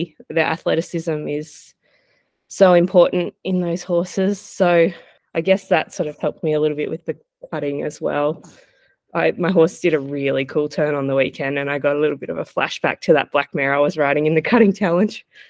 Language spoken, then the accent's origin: English; Scone, New South Wales, Australia; considering I grew up in Scone, I really hadn't had a lot to do with the thoroughbred studs.